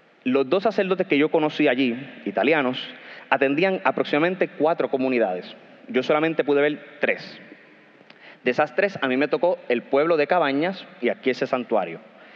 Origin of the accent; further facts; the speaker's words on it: Puerto Rico; sí, soy de Puerto Rico y soy maestro